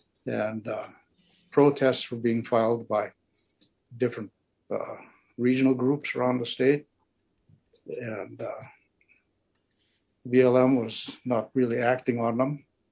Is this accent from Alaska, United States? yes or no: yes; Alaska, United States; I was born in Alaska when Native people were in the majority.